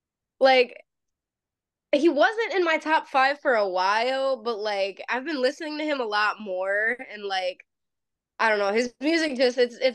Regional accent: Syracuse, New York, United States; It's rough. You know, I didn't grow up in like a very good part of the city. I definitely grew up in the ghetto.

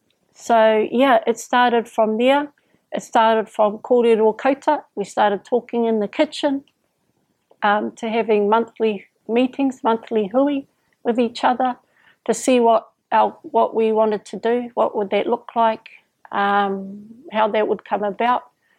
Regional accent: Gisborne, New Zealand; I grew up, I was born in Gisborne.

